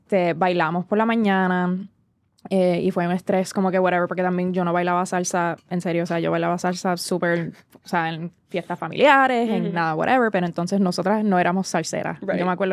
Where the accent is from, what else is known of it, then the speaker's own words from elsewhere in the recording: Puerto Rico; como latina, especialmente puertorriqueña